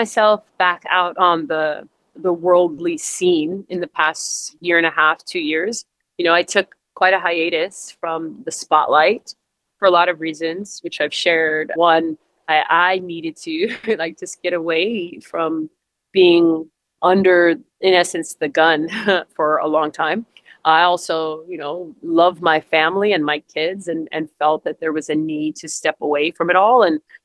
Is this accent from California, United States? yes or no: yes; California, United States; And I'm originally from California.